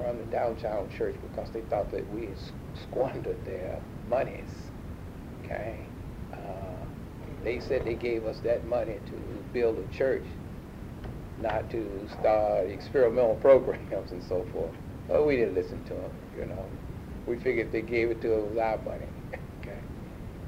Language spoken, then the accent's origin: English; the South, United States; I spent a lot of time really articulating how I felt about growing up under segregation.